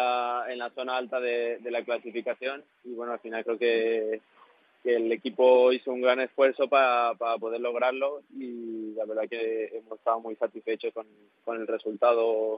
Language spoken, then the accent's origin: Spanish; Mexico; now in Spain; volvería a tomar la misma decisión de partir de México, porque al final de niño, cuando uno está en México, pues su sueño es jugar en Europa